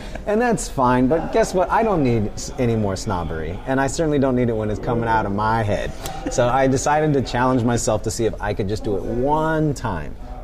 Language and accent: English; Simi Valley, California, United States; Let's start from my first big library in my hometown of Simi, California.